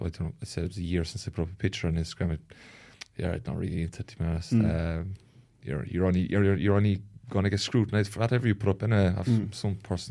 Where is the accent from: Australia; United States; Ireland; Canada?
Ireland; Kanturk, Munster; oh, I'm from Cantork, we're a junior club, so I'm not from the city or not with one of these bigger clubs that have a reputation.